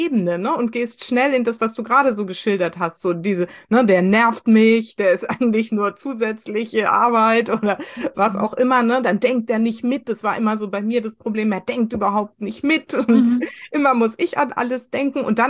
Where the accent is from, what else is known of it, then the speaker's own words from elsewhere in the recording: West Germany, Germany; also ich bin im Westen groß geworden